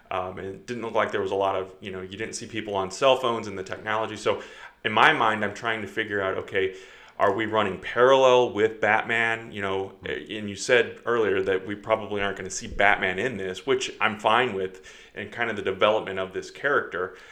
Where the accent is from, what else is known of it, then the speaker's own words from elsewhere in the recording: St. Louis, Missouri, United States; now in Southern Illinois, United States; I mean, obviously, I grew up in St. Louis, so everybody talks about St. Louis